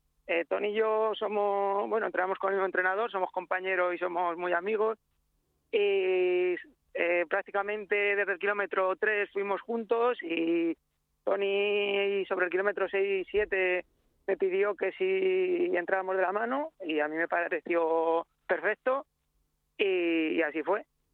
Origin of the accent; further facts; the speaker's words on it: Ciudad Real, Castilla-La Mancha, Spain; yo quería correr en casa porque yo soy de Ciudad Real